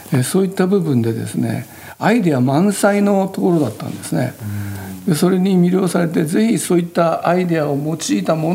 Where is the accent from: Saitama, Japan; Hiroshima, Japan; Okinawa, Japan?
Hiroshima, Japan; born there; 私広島生まれで、